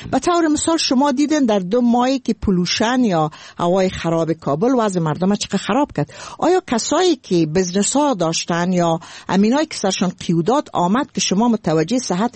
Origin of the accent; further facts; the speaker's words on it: Afghanistan; ما از افغانستان قدیم هستم و ما از افغانستان هستم